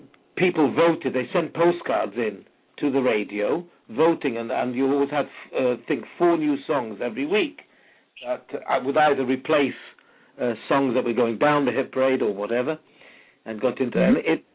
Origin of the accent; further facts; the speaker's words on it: North West England, United Kingdom; I mean, I was born near Liverpool. I grew up with a Mersey sound.